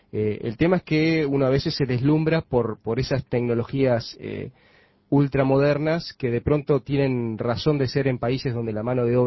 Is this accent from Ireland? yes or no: no; Uruguay; Yo soy optimista del Uruguay. Creo que vamos en el camino.